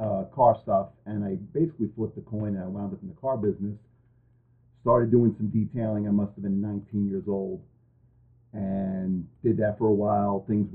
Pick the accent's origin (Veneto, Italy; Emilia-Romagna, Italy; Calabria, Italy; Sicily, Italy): Calabria, Italy; We're Calabrese.